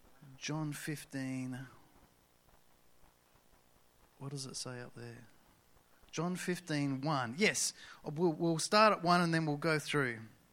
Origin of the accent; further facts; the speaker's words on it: Murray Bridge, South Australia, Australia; I'm from Murray Bridge. Who's been to Murray Bridge?